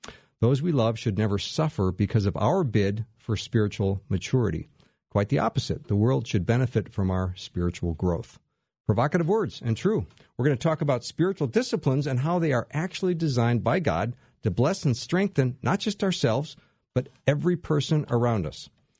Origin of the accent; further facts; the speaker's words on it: Minneapolis, Minnesota, United States; … I'm also from Minneapolis,"